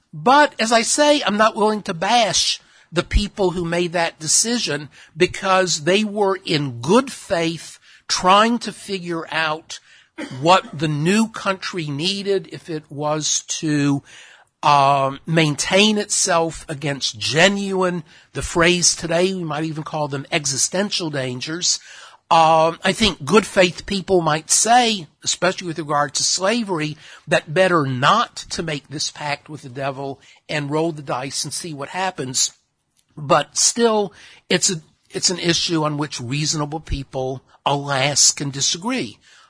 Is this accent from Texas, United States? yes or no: yes; Texas, United States; Vermont the same representation as my home state of Texas.